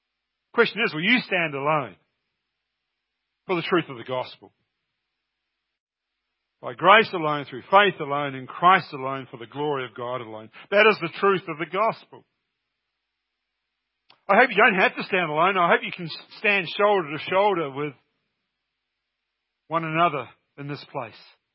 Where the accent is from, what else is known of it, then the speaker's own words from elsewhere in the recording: New Zealand; You can have fellowship with me, a New Zealander.